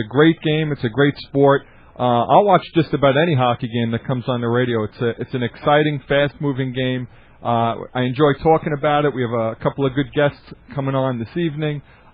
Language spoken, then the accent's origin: English; Long Island, New York, United States; I grew up on Long Island, and of course I was a kid in the early 80s